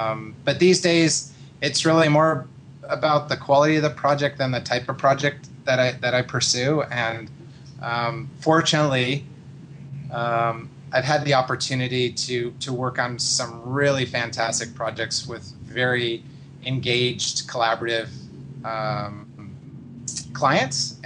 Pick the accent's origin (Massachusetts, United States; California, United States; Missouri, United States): California, United States; San Diego; So I grew up in San Diego and born and raised in one home that my parents actually, who were both school teachers, had commissioned by an architect.